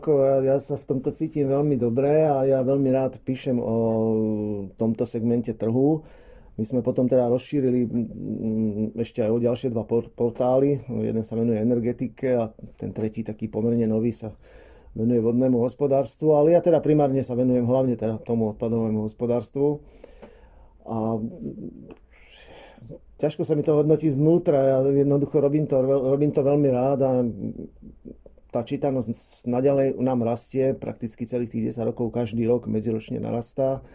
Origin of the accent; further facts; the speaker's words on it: Stará Turá, Trnava Region, Slovakia; Tak pochádzam zo starej Turej